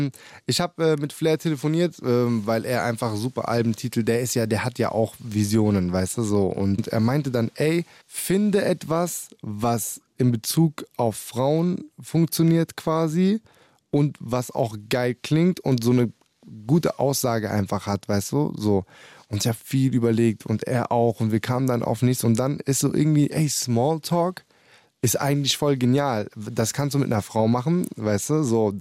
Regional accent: Leonberg, Baden-Württemberg, Germany; In Leonberg, wo ich her bin.

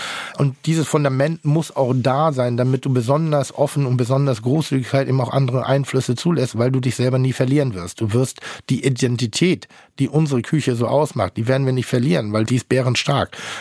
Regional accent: Schleswig-Holstein, Germany; now in Hamburg, Germany; Grundsätzlich ist meine Heimat Norddeutschland. Ich bin in Schleswig-Holstein geboren und groß geworden und bin dann nach Hamburg gezogen und ich bin, glaube ich, auch eine gesunde Mischung aus beiden.

